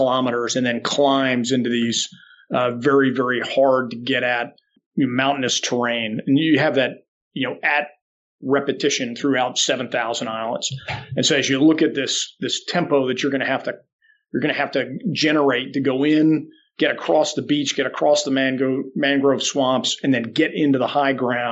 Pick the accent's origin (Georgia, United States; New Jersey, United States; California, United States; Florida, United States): New Jersey, United States; I'm probably mispronouncing that because I'm from New Jersey.